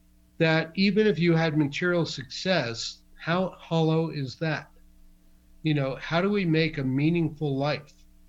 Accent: New York City, New York, United States; Jewish immigrant kid, first generation born in the U.S. of Polish and Russian Jewish immigrants, growing up in New York City, Brooklyn, then Flushing, Queens

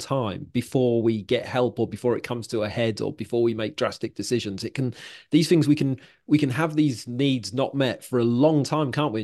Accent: Wales, United Kingdom; now in Liverpool, United Kingdom; I live near Liverpool now. I'm originally from Wales, so I'd moved here because I'd met my wife.

